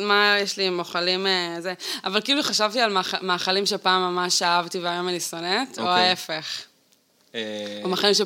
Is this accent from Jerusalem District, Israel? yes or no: no; Northern District, Israel; גדלתי בגליל